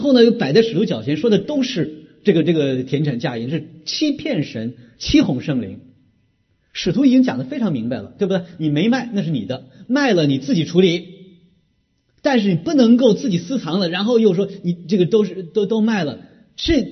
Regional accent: China; 我们在座大部分我想都是生在新中国长在红旗下，对不对？没有49年以前出生的

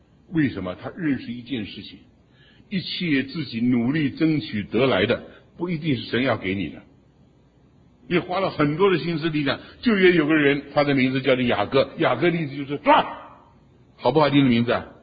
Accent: China; 强取，我们中国人就说巧取什么豪夺

